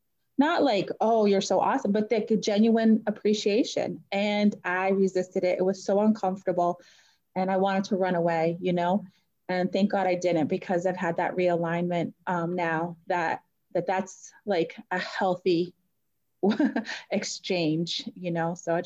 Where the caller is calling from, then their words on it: Massachusetts, United States; I'm calling from Central Massachusetts.